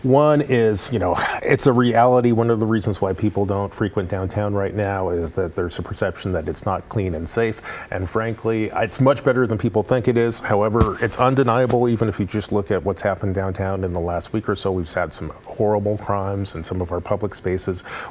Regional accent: Portland, Oregon, United States; I grew up in Portland at a time when we were on the cutting edge of just amazing urban policy

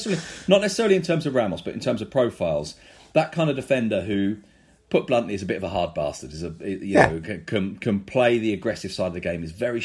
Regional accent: London, United Kingdom; I mean, it's not that we're two guys from London who aren't in Spain.

